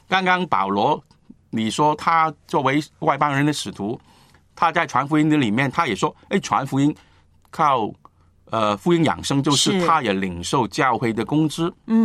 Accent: Guangdong, China; 我们广东人说穿你们

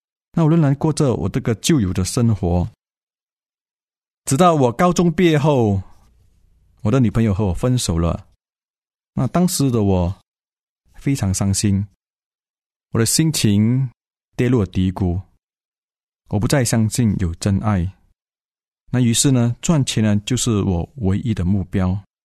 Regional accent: Malaysia; moved away as an adult; 他把我带到吉隆坡求学，我就在那边去到一间教会。那我离开我家乡过后，我能够很自由的去教会。

